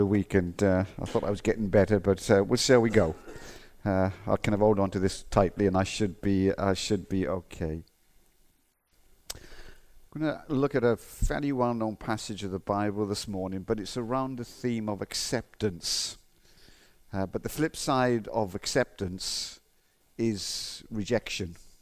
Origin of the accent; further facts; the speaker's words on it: Wales, United Kingdom; accent: Welsh; And my Welsh accent is not as strong as it was then.